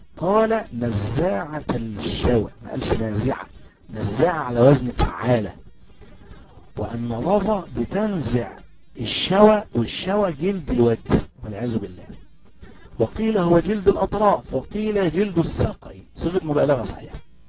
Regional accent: Egypt; يعني مثلا أنا مثلا مصري

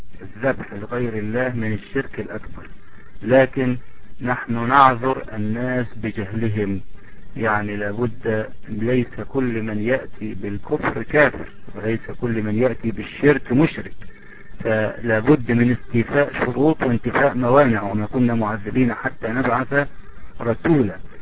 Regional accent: Egypt; إلا ما لكن نجد مثلا عندنا في مصر يعني ما زال هناك للأسف الشديد بعض الطوائف

